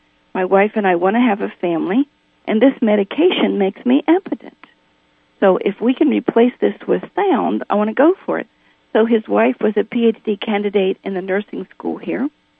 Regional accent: Appalachia, United States; I was raised in Appalachia, in a corn crib, actually, that was converted into a place where we could live.

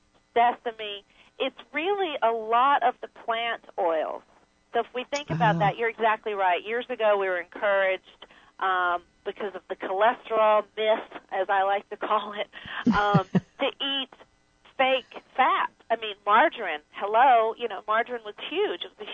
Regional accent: North Carolina, United States; I grew up in North Carolina. My dad farmed soybeans.

